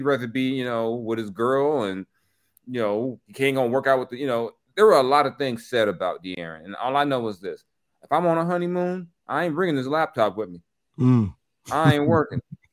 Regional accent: Texas, United States; I was from Texas, but I got some Louisiana hot sauce with Jalen Hurts on it.

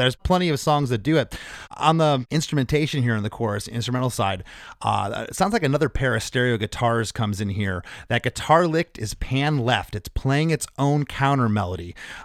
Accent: New Jersey, United States; Come on, I'm from Jersey.

